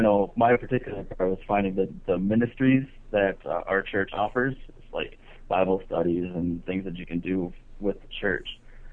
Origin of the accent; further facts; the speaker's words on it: Green Bay, Wisconsin, United States; now in Madison, United States; I grew up in Green Bay, Wisconsin, a member of St. Mark Lutheran.